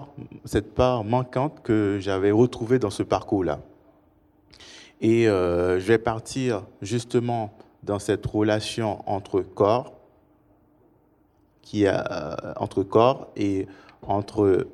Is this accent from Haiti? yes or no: yes; Haiti; moved away as an adult; now in Paris, France; il faut que je rappelle peut-être que je suis haïtien et je conduis mes recherches ici à Paris.